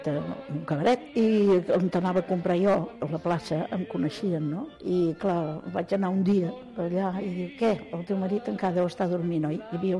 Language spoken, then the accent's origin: Catalan; Barcelona, Catalonia, Spain; sóc de Barcelona i tinc el diumenge que ve faig 78 anys.